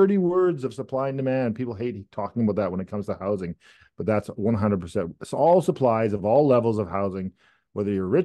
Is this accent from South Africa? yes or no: no; Langley, British Columbia, Canada; I grew up in Langley.